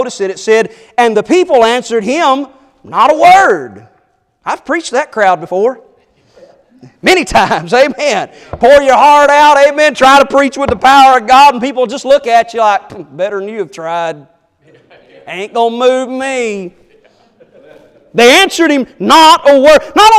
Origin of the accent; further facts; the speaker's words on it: Arkansas, United States; I'm from Arkansas. We didn't have a lot to do out there.